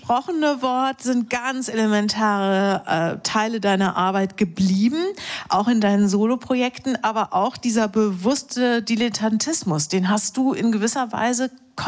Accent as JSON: {"language": "German", "town": "Melle", "region": "Lower Saxony", "country": "Germany", "tie": "born there", "said": "weil ich ungefähr 20 Kilometer davon entfernt in der Weltstadt Melle zur Welt gekommen bin."}